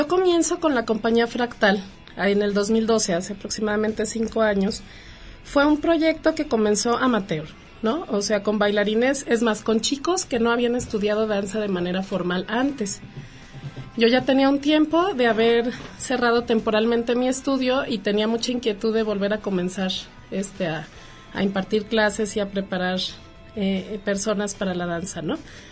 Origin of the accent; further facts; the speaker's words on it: Mexico City, Mexico; Yo soy de la Ciudad de México.